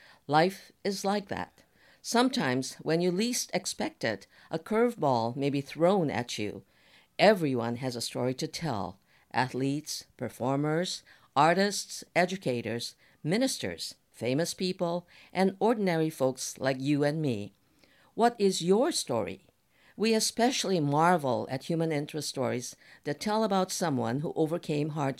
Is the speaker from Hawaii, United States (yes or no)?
yes; Kona, Hawaii, United States; When I was a young girl growing up in Kona, I often wondered why my parents decorated the front entrance of our house with bamboo leaves